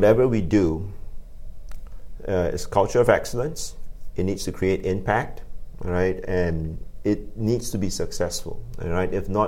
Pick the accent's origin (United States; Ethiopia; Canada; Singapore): Singapore; born there; I was born here in Singapore